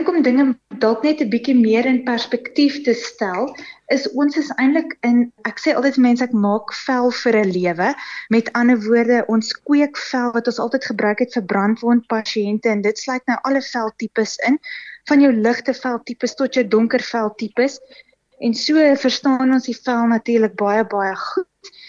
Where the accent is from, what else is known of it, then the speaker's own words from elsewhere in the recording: Kempton Park, Gauteng, South Africa; also born or lived in Pretoria; Ek was gebore in Pretoria, so ek moet erken ek is 'n Bluebell ondersteuner. En dan van daar af het ek skool gegaan in Kempton Park en toe weer teruggetrek na die Pretoria omgewing toe